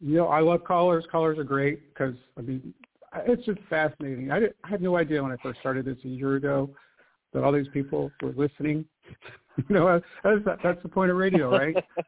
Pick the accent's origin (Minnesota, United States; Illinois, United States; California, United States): California, United States; born there; also born or lived in Philippines; I wasn't born on the island. I was born in California, as a matter of fact.